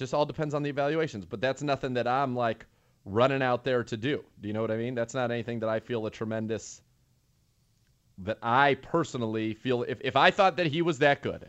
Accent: California, United States; I'm sorry. I'm from California. Los Angeles Rams.

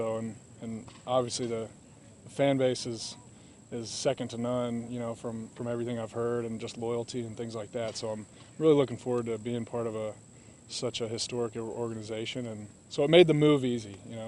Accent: Knoxville, Tennessee, United States; So we grew up in Knoxville, Tennessee.

